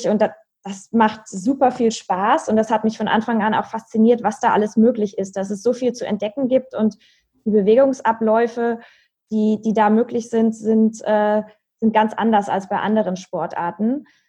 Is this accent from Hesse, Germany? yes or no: yes; Marburg, Hesse, Germany; ich bin in meiner Heimatstadt in Marburg.